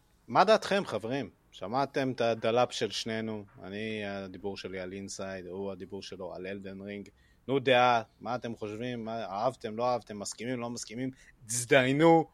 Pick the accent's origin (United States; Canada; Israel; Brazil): Brazil; מה אני אעשה? ברזילאי, זה בדם, זה מה יש.